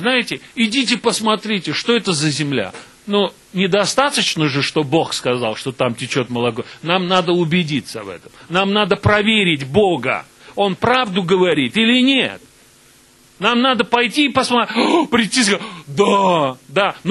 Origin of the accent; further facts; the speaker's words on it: Baku, Azerbaijan; Вот я родился, вырос в Баку.